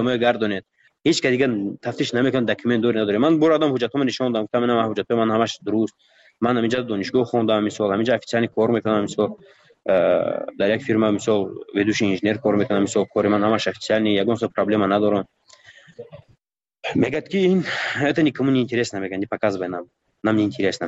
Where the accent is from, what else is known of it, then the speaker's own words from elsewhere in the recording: Tajikistan; من گفتم من تاجیکم گفتم از تاجیکستان